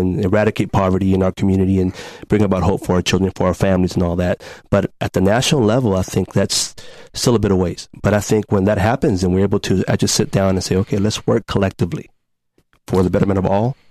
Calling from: East Palo Alto, California, United States; I'm speaking from East Palo Alto

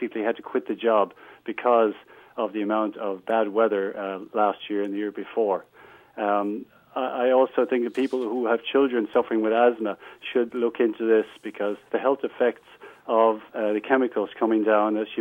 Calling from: Litchfield, Connecticut, United States; I'm calling from Litchfield, Connecticut

